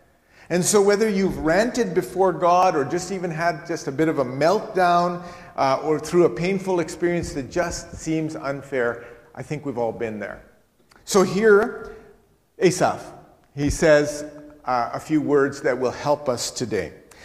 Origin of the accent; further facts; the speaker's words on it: Pakistan; born there; I was born in Pakistan.